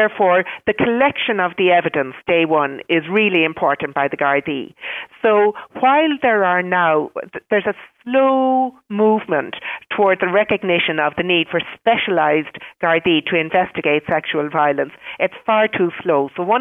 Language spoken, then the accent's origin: English; Ireland; as Irish people, we're not that great at saying yes and no.